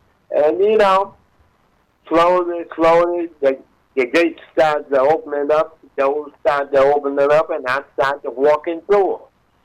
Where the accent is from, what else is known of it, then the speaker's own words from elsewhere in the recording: Washington, District of Columbia, United States; He used to come to my hometown, Washington, D.C.